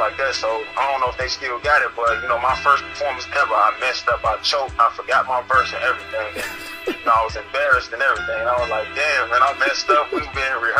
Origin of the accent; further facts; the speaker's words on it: Chicago, Illinois, United States; To be honest, I really grew up everywhere, but I grew up in Chicago.